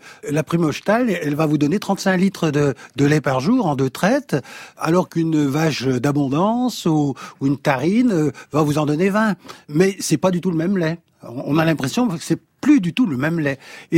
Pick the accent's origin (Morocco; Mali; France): France; Auvergne-Rhône-Alpes; Je suis originaire d'Auvergne.